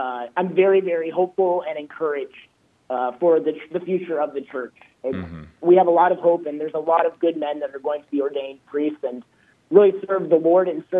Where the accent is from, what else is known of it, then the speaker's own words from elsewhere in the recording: Lincoln, Nebraska, United States; I'm originally from Lincoln, Nebraska. It's the diocese that I study for.